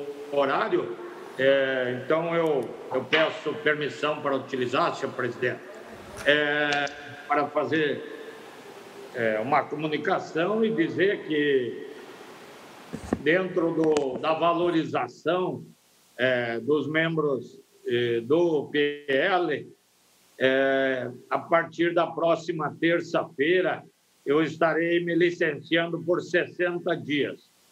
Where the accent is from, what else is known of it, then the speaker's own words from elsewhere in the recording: Canoas, Rio Grande do Sul, Brazil; nós teremos um novo canoense, minha terra natal, na Assembleia Legislativa.